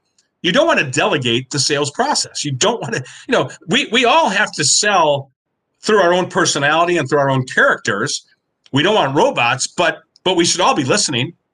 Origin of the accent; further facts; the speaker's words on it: Detroit, Michigan, United States; My parents, I grew up in Detroit. My dad worked at the Stroh Brewery.